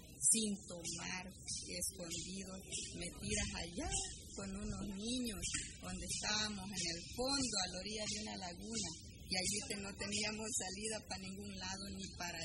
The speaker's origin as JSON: {"language": "Spanish", "country": "Honduras", "said": "amar y que nos amemos como hondureños. Pero no podemos permitir que vengan gente de otros lados a posesionarse en nuestro país"}